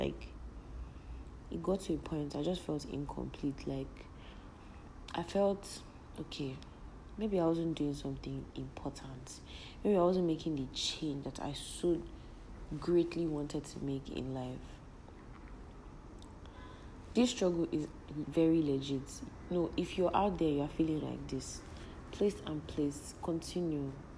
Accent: Nigeria; And I'm saying Nigerian because I'm Nigerian, so obviously I can relate.

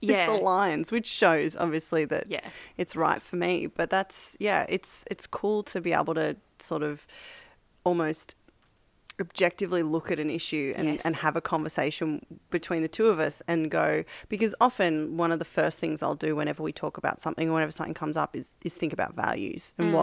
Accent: Victoria, Australia; I'm from Victoria.

